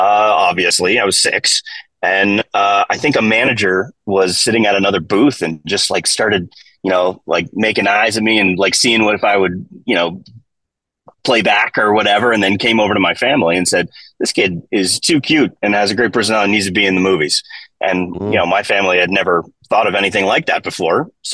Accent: Los Angeles, California, United States; So, I'm actually one of those that's been born and raised in LA.

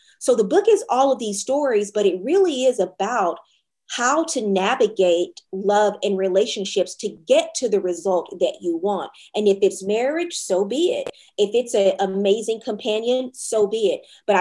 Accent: Louisiana, United States; moved away as an adult; now in New York, United States; And I moved from Louisiana to New York. So I started really dating when I moved to New York City.

